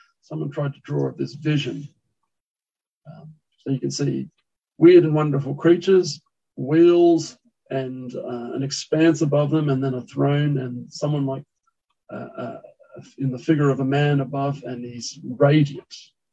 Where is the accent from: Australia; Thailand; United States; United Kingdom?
Thailand; I was a son of missionaries. I grew up born in Thailand, and I grew up in Thailand.